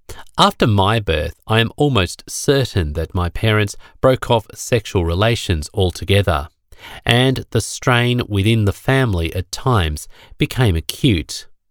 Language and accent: English; Melbourne, Victoria, Australia; born there; I was born prematurely in Melbourne in 1948, when my mother was 40 years old.